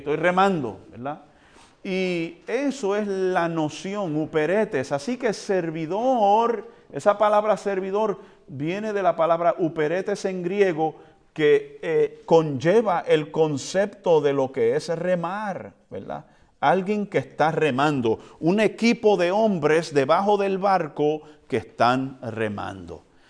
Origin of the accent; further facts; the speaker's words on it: Puerto Rico; also born or lived in United States; Yo soy puertorriqueño, nacido aquí en los Estados Unidos. Y el español que yo hablo no es un español que hablan los españoles de allá de España que viven en Madrid